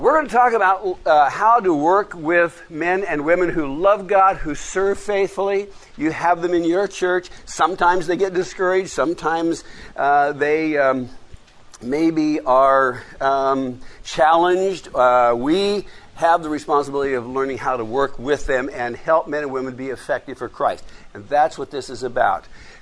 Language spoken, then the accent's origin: English; Medford, Oregon, United States; also born or lived in Washington; As I mentioned … I'm from Medford, Oregon. Don't hold that against me. Ducks are okay. And they're all right. I know I moved there from Washington, where everything was dogs